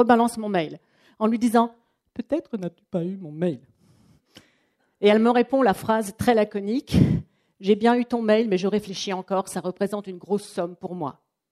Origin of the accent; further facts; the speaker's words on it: Strasbourg, Grand Est, France; C'est une procédure qui est spécifique à l'Alsace. Je viens de Strasbourg.